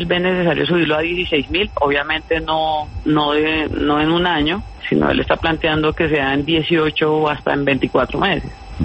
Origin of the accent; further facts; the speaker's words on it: Colombia; nosotros compramos como colombianos